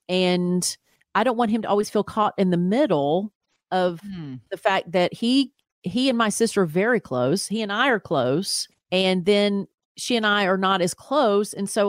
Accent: Tennessee, United States; now in Atlanta, United States; It's like we're here in Atlanta and I grew up near Nashville and my mother lived in Nashville the last decades of her life.

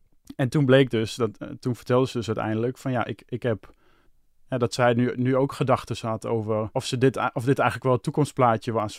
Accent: Hengelo, Overijssel, Netherlands; born there; mijn verhaal begint in Hengelo. Dat is waar ik geboren ben. In Hengelo had ik een vriendin. Daar woonde ik mee samen.

